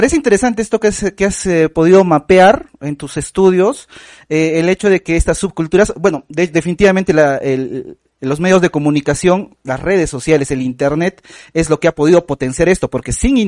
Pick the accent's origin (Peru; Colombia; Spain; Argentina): Peru; Acá en mi país, en Perú, por ejemplo